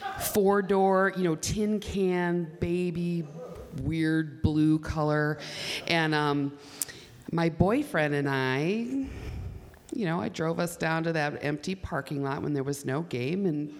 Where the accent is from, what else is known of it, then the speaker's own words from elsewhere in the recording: Milwaukee, Wisconsin, United States; So I grew up in Milwaukee. I grew up by the old county stadium. And that parking lot was a big part of my childhood and adolescence.